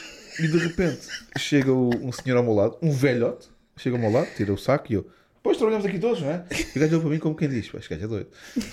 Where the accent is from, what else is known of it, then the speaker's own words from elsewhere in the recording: Portugal; Nós somos portugueses, somos bué acomodados.